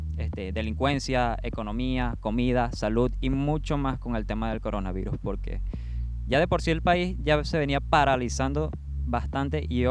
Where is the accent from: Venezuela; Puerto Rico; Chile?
Venezuela; Valencia, Carabobo; also born or lived in La Guaira; Yo nací en La Guaira, que es costa, cerca de la capital, pero me crié en Valencia. Iba mucho a Caracas, a La Guaira, pero mi crianza es de Valencia.